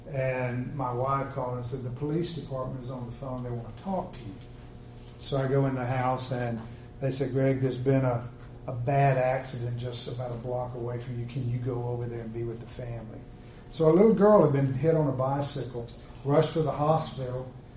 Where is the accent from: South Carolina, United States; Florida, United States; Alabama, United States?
Alabama, United States; also born or lived in Long Beach, California; The last was in Long Beach, California, for about 15 years. When I grew up in North Alabama, the greatest fear of people was